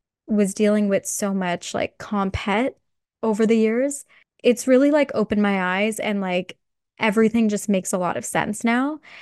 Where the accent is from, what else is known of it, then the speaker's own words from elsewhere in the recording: Whitby, Ontario, Canada; I grew up in Whitby, Ontario. And for those of you who don't know where Whitby is, it's a smaller town about like an hour outside of Toronto. It's a little bit more east.